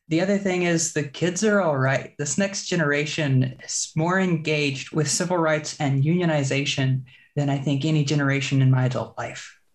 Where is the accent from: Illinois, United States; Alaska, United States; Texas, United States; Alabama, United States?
Texas, United States; I grew up trans in Texas in a really small county. My hometown was population 425.